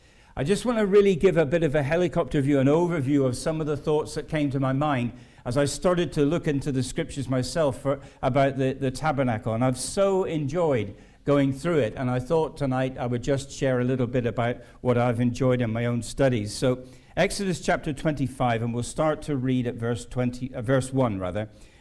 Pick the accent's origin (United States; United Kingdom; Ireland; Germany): United Kingdom; Southampton, South East England; because I'm from Southampton, and we're sending greetings to Northampton.